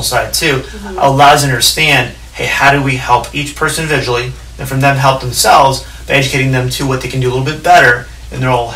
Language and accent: English; Los Angeles, California, United States; I grew up in West LA.